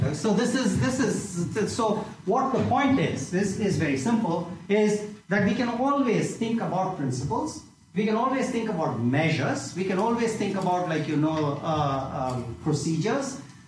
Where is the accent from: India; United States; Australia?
India; I, as an Indian